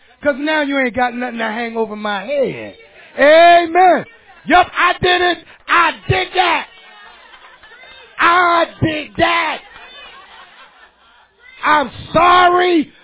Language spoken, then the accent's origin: English; Chester, Pennsylvania, United States; I grew up in the Benning Home Projects of Chester.